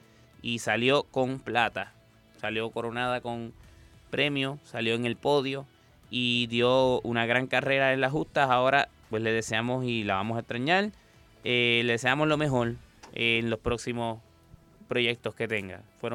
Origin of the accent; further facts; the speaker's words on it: Ponce, Puerto Rico; Salí entonces de aquí, de Ponce, como atleta.